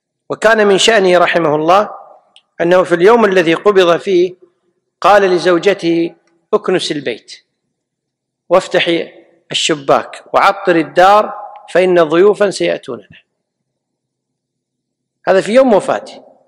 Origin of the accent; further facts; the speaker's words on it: Kuwait; عندنا بالكويت